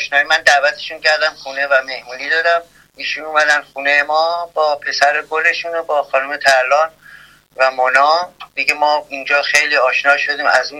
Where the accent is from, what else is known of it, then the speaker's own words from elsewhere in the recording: Iran; رو همین اصل انقدر عاشق ایران و وطنم هستم